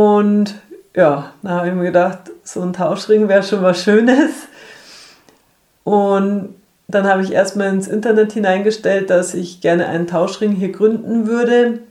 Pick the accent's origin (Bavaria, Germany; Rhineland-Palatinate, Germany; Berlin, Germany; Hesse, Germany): Bavaria, Germany; Munich; bin ursprünglich aus München und war da beim Tauschring München mit dabei.